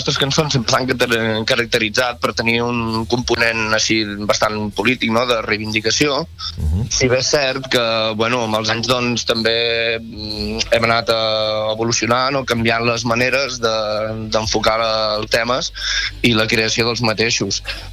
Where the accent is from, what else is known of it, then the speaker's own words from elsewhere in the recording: Palamós, Catalonia, Spain; Nosaltres, doncs, mira, sortim de l'Empordà, som gairebé tots de Palamós